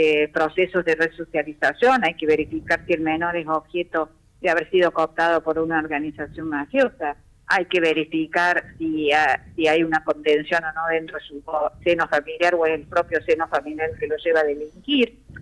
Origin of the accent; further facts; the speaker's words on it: Córdoba, Argentina; imagínense si lo voy a hacer yo, que soy de Córdoba.